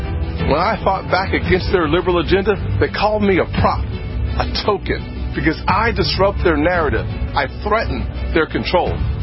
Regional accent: United States; And I thank God I'm an American. I thank God Almighty I am an American.

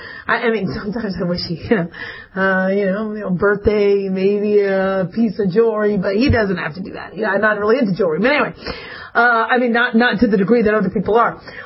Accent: Phoenix, Arizona, United States; also born or lived in Los Angeles; even though I was born in L.A., I grew up in Phoenix. We fried eggs on the sidewalk.

